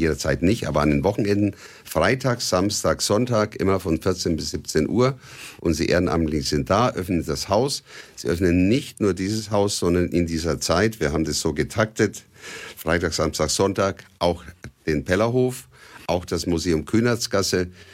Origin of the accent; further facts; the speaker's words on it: Arzberg, Bavaria, Germany; now in Nuremberg, Germany; ich stamme ganz woanders her, nämlich aus Oberfranken. Geboren in Arzberg, Oberfranken, als Flüchtlingskind, darf man so sagen, nach dem Krieg. Und bin dann 65 nach Nürnberg gekommen und bin in der Südstadt gelandet und fühlte mich so als Südstädter.